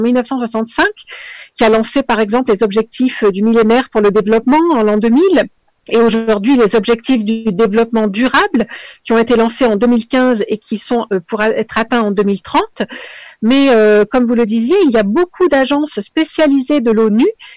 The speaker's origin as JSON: {"language": "French", "town": "Marseille", "region": "Provence-Alpes-Côte d'Azur", "country": "France", "lives_now": "Paris, France", "said": "Non, je suis originaire de Marseille, mais je vis à Paris, donc je suis à Paris, là."}